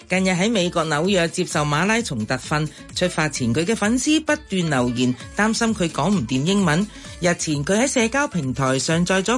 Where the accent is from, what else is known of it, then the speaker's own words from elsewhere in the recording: Guangdong, China; 我們廣東人就 yellow and orange 啊